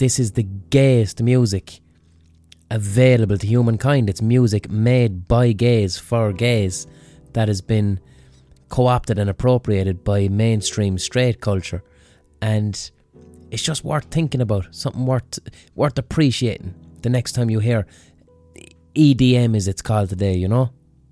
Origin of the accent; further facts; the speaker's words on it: Limerick, Munster, Ireland; when I was growing up in Limerick, house, techno, rave, these were incredibly masculine, macho music